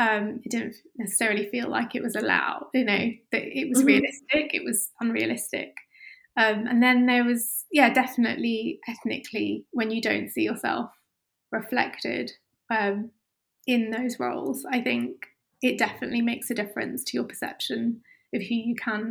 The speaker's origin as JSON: {"language": "English", "town": "Luton", "region": "East of England", "country": "United Kingdom", "tie": "born or raised there", "said": "I grew up in Luton, which is a town just outside London."}